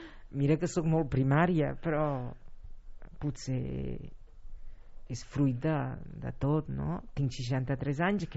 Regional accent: Sant Celoni, Catalonia, Spain; now in Granollers, Spain; El meu poble.

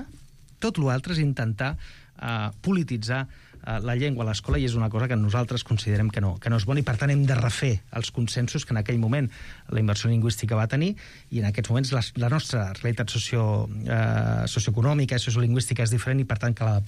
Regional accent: Santa Coloma de Gramenet, Catalonia, Spain; Jo sóc de Santa Coloma Gramenet, sóc alumne de la primera classe d'immersió lingüística a Santa Coloma Gramenet, ja tinc una edat

